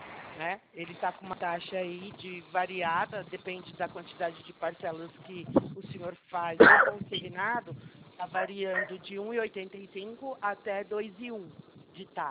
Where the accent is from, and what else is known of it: Sorocaba, São Paulo, Brazil